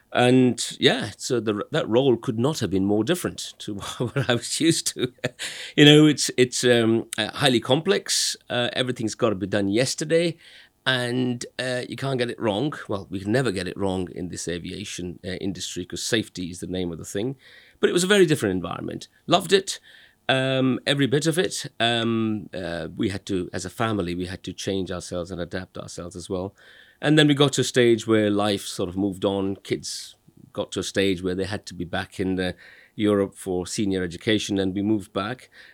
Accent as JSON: {"language": "English", "country": "United Kingdom", "said": "Well, I'm British of Indian origin."}